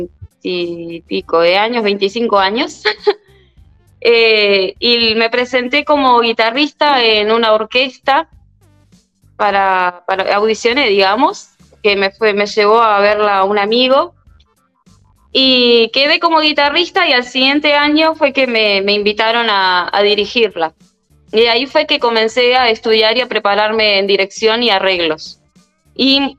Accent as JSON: {"language": "Spanish", "town": "Punta Negra", "region": "Maldonado", "country": "Uruguay", "said": "yo soy de Punta Negra"}